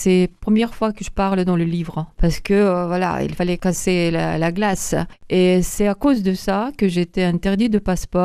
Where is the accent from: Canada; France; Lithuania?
Lithuania; French is a second language; Pour moi, c'était incroyable parce que je suis venue de fond de l'Union soviétique, de Lituanie.